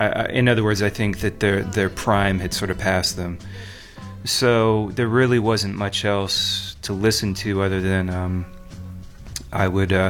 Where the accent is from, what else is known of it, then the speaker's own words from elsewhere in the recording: Sacramento, California, United States; I grew up near Sacramento in the Sacramento Valley in the Central Valley of California.